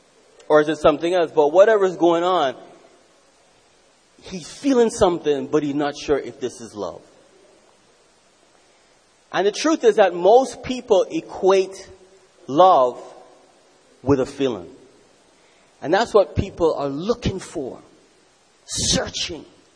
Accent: Jamaica; Now, I grew up in Jamaica.

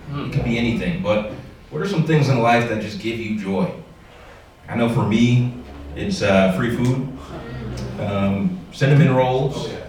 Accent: Detroit, Michigan, United States; I'm from Detroit, Michigan.

